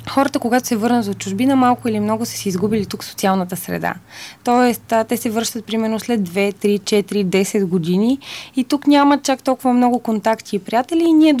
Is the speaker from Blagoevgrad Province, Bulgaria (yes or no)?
yes; Gotse Delchev, Blagoevgrad Province, Bulgaria; Град Гоце Делчев, в Югозападна България.